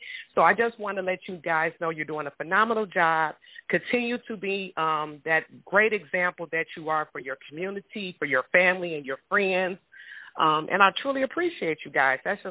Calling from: Detroit, Michigan, United States; from Detroit.

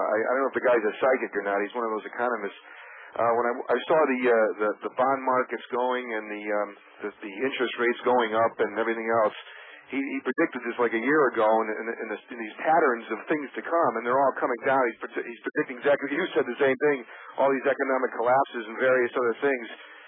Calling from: Connecticut, United States; I'm calling from Connecticut here.

